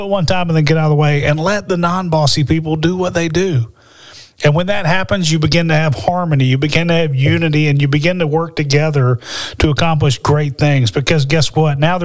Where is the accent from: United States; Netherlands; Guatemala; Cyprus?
United States; Alabama; Had a chance to move back to my home state of Alabama 9 years ago.